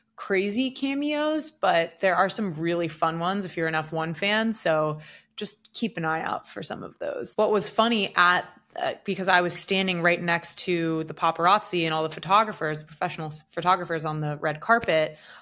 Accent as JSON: {"language": "English", "town": "New York City", "region": "New York", "country": "United States", "said": "As a New Yorker, I'm not a huge Times Square fan."}